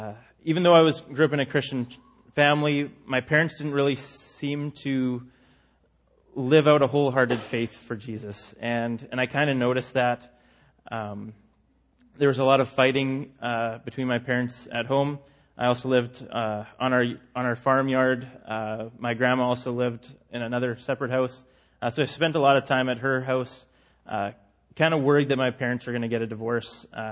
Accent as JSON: {"language": "English", "town": "Hussar", "region": "Alberta", "country": "Canada", "tie": "born or raised there", "said": "But this is my hometown. About 150 people. Nice and small. If you go from Calgary, go straight east 60 miles, you will find Hazar."}